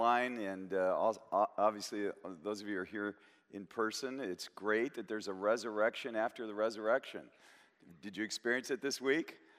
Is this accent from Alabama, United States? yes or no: no; Portland, Oregon, United States; also born or lived in Eugene; You know, I was raised in Portland, born in Portland, raised in Portland, then lived through my teen years and earlier than that a little bit, but in Eugene. And so we're talking about Eugene, Oregon